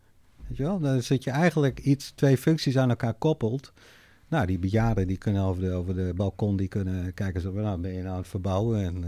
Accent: Netherlands; Ja, ik ben opgegroeid in Nederland en ik heb er altijd een soort haat-liefde verhouding mee gehad.

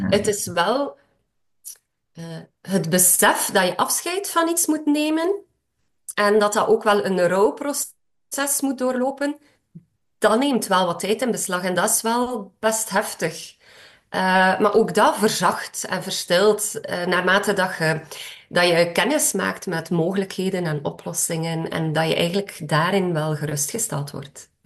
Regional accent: Flanders, Belgium; born there; Ik ben geboren in West-Vlaanderen, tegen de Franse grens.

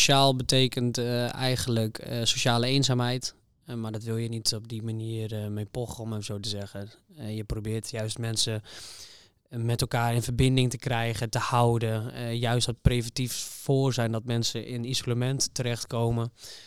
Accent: Groningen, Netherlands; born there; Ik ben geboren in Groningen.

